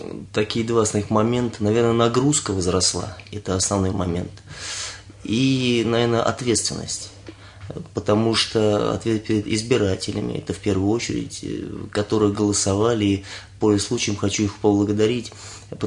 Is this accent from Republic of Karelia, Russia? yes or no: no; Ramenskoye, Moscow Oblast, Russia; Ну, я коренной раменчанин. Родился в городе Раменск в 83 году.